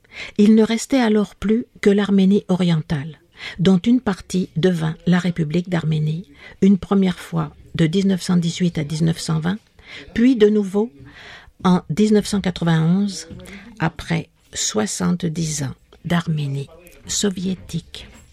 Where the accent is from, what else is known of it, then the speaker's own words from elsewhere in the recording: Marseille, Provence-Alpes-Côte d'Azur, France; born there; Ma mère est allemande, mon père est arménien, et moi je suis née à Marseille dans un bastion communiste, l'Estac.